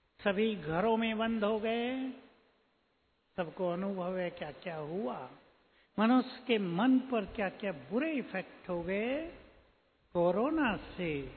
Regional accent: Uttar Pradesh, India; born there; हमारे गांव के पास, जो हम जहां हमने जन्म लिया था यूपी में

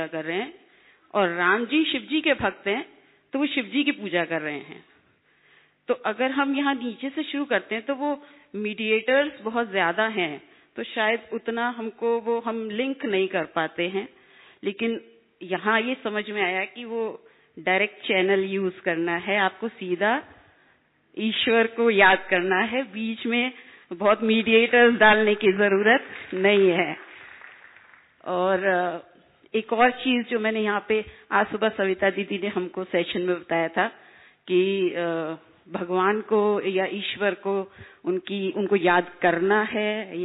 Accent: Agra, Uttar Pradesh, India; मैं आगरा से आई हूँ और

